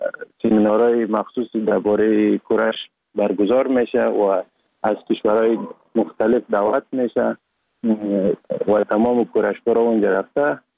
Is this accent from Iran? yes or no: no; Sheberghan, Jowzjan, Afghanistan; born or raised there; also born or lived in Sar-e Pol